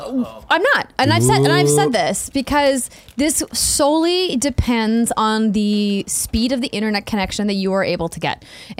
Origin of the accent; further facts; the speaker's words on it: Fargo, North Dakota, United States; I think about my hometown in Fargo, North Dakota, and you have to live in the right neighborhood to get the right access